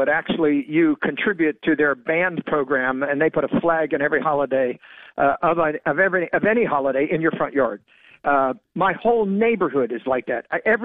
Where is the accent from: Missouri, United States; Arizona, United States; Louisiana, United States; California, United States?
California, United States; Sacramento; Well, you know, he grew up in New York. I grew up in Sacramento, California.